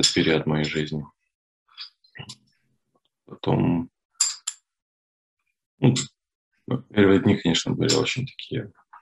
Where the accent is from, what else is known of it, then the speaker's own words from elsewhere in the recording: Poltava Oblast, Ukraine; Я родом из Полтавской области.